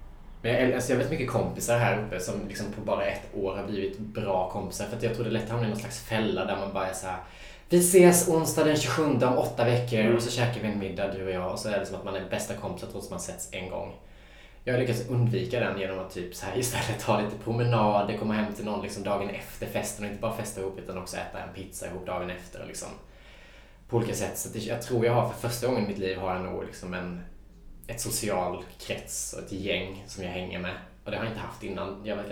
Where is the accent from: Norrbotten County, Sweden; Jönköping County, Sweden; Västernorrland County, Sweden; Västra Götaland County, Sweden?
Jönköping County, Sweden; Värnamo; moved away as an adult; jag har inte varit hemma i Värnamo mer än en gång sedan jag flyttade för ett år sedan.